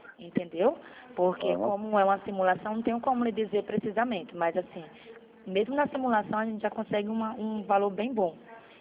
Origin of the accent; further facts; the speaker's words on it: Jaraguá do Sul, Santa Catarina, Brazil; Nós somos de Jaraguá do Sul.